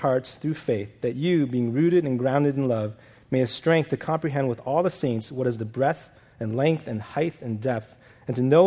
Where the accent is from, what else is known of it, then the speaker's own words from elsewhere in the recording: New York, United States; now in Los Angeles, United States; I've been in LA for now 20 years. I'm originally from New York.